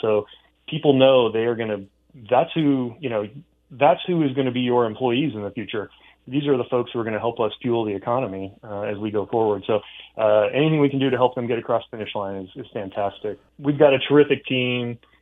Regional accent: Indiana, United States; as a kid growing up in Indiana, you see the Trester Award

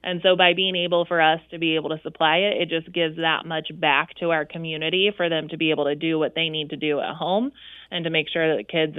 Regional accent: United States; decided to come back home because I'm from Brown County originally.

